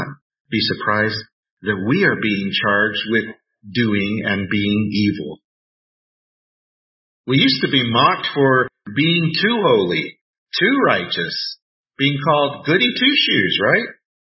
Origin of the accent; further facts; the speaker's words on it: Houston, Texas, United States; And one thing growing up in Houston teaches you is that the livestock show and rodeo is huge.